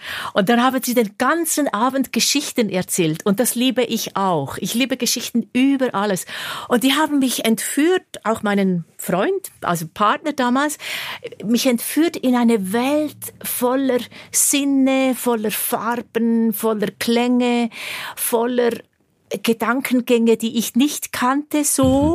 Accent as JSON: {"language": "German", "region": "Bern", "country": "Switzerland", "moved": "yes", "lives_now": "Zürich, Switzerland", "said": "Ich bin von Bern nach Zürich umgezogen. Ich bin ja ursprünglich aus Bern."}